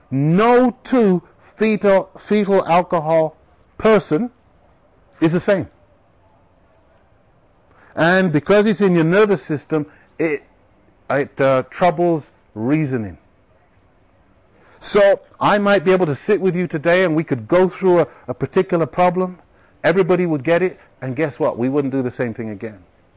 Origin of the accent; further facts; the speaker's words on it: England, United Kingdom; I grew up in England, and in England during the summer holidays, it's 6 weeks.